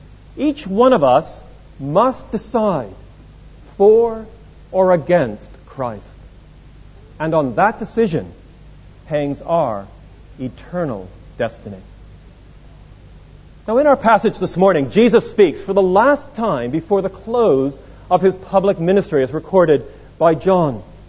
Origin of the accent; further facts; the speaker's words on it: Boston, Massachusetts, United States; moved away as an adult; now in London, United Kingdom; I am an American. I was from Boston, Massachusetts, and after doing my undergraduate degree, I came over to study at St. Andrews, not at Aberdeen, and have been here ever since.